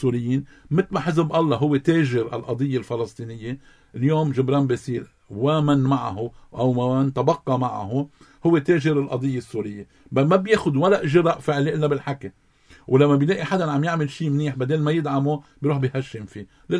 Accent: Lebanon; ونحن لبنانيين

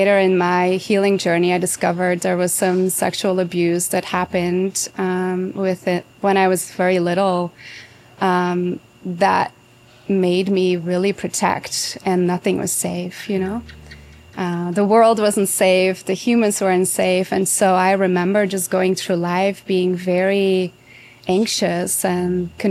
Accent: Belgium; moved away as an adult; now in United States; Yeah, it was when I was 25. I grew up in Belgium, in Europe.

